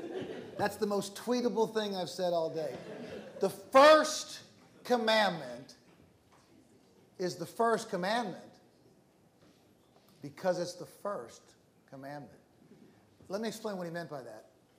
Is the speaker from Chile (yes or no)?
no; Philippines; also born or lived in United States; growing up in the Philippines